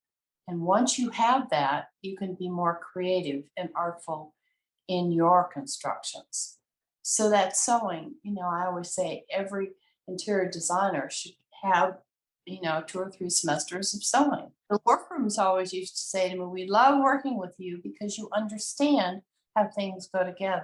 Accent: Chicago, Illinois, United States; Well, I was born and raised in Chicago. I am so happily a Midwesterner. I just am a Midwesterner.

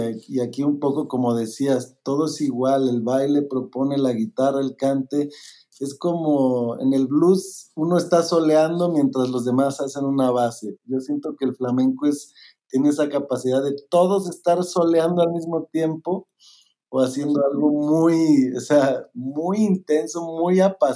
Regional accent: Morelia, Michoacán, Mexico; now in Guadalajara, Mexico; cuando llegué aquí a Guadalajara de Morelia

